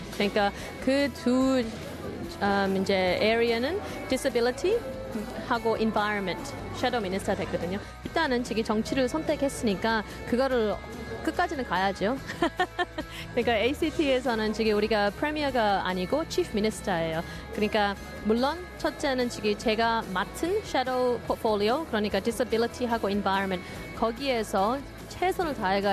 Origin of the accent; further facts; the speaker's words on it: South Korea; 내가 한국에서 태어나가지고 이제 한국 부모님하고 같이 살고